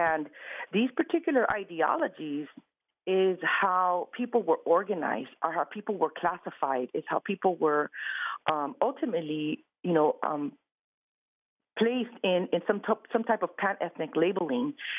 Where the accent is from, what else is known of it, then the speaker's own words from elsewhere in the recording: Mexico; I always knew that I was Mexican or was growing up in Mexican culture, but it was never defined and it was never called out.